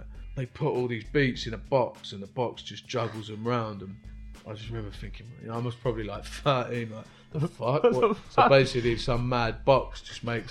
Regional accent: Richmond, London, United Kingdom; Richmond is where I grew up.

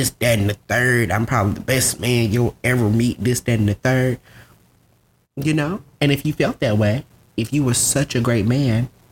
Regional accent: Mobile, Alabama, United States; I grew up in Mobile too.

